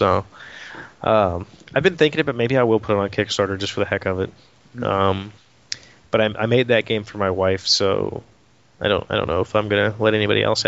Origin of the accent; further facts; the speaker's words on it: West Virginia, United States; Well, I am from West Virginia, so.